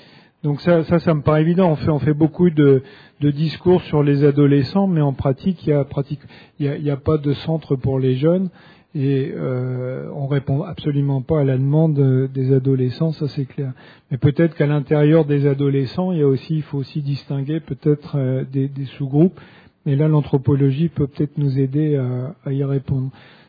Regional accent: Brittany, France; on les a encore dans des coins reculés, comme chez moi en Bretagne

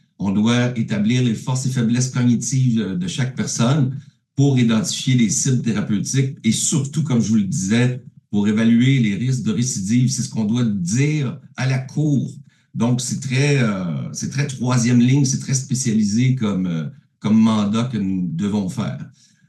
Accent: Canada; accent: Canadian; Comme vous pouvez voir, j'ai un léger accent canadien.

